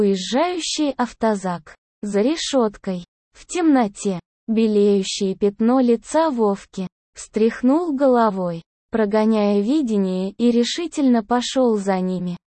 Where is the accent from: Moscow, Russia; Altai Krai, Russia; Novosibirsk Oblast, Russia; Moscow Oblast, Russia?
Novosibirsk Oblast, Russia; Novosibirsk; Когда мы из Новосибирска приезжали на море, то все вокруг порой часто шутили, правда, что у вас 12 месяцев зима, а вот остальное лето. Да нормальный у нас климат.